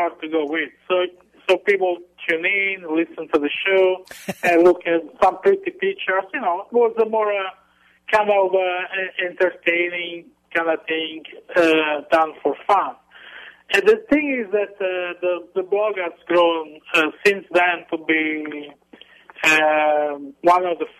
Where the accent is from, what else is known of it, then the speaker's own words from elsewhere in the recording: Italy; accent: Italian; Due to my Italian accent and, you know, cold and no stuff.